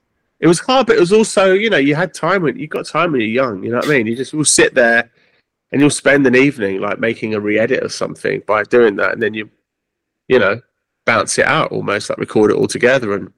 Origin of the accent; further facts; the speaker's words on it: London, United Kingdom; Which was the name of the street I grew up on in Archway.